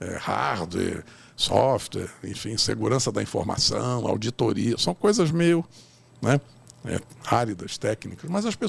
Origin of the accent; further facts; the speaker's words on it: Rio de Janeiro, Brazil; Eu que sou carioca, inclusive, acompanhei, teve um problema no Rio de Janeiro